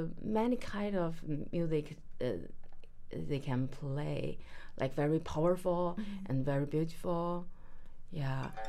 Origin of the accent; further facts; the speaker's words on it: China; I come from China, and I'm a musician.